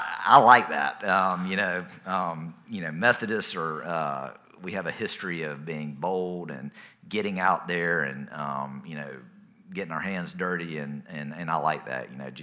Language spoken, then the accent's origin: English; Thomasville, Georgia, United States; I mean, I grew up in First Presbyterian Church in Thomasville